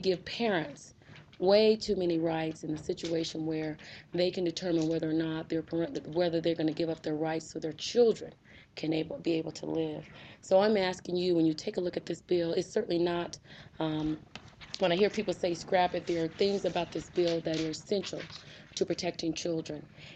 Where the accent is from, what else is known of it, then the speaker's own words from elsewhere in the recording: Anchorage, Alaska, United States; I'm from Anchorage.